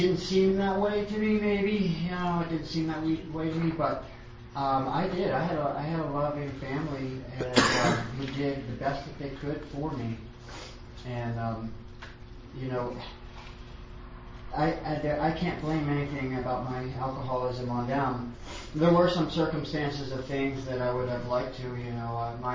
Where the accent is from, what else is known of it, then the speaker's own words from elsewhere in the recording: Pennsylvania, United States; And I spent a lot of my childhood doing, growing up in the Poconos. You know, that's all we had was woods everywhere.